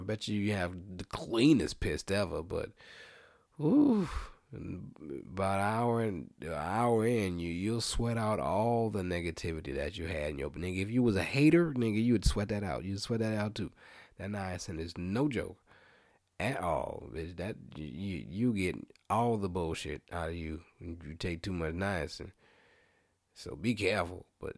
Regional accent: New Orleans, Louisiana, United States; I picked it back up because I'm from New Orleans, man. Seafood is our thing, man.

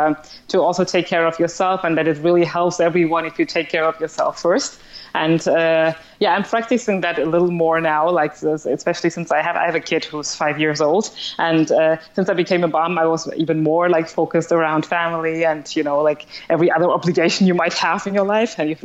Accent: Germany; English is a second language; my parents are from Sri Lanka. I was born and raised in Germany, and I was I was growing up in a very little small town, and I was one of the very few immigrants, actually, who were living there.

